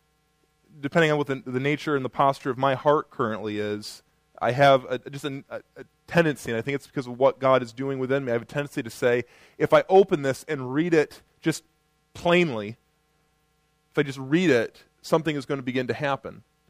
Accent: Middlebury, Indiana, United States; I grew up in Middlebury, so I have a kind of a sense of what this means.

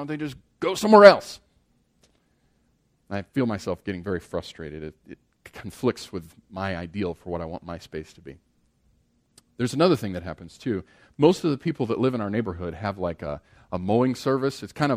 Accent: Midwest, United States; We grew up here in the Midwest, but we just got here about 9 months ago.

